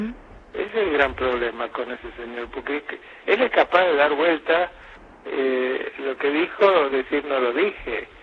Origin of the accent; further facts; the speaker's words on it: Buenos Aires, Argentina; moved away as an adult; Soy súper porteño.